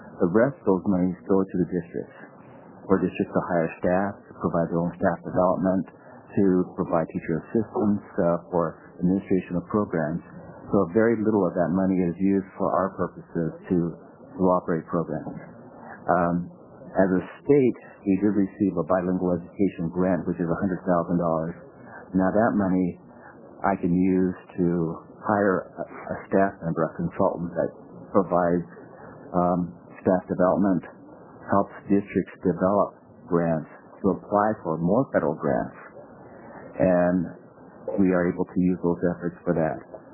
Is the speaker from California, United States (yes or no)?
yes; California, United States; moved away as an adult; In 1969, I came up to the state of Oregon. I was from California, a student attending a small private school.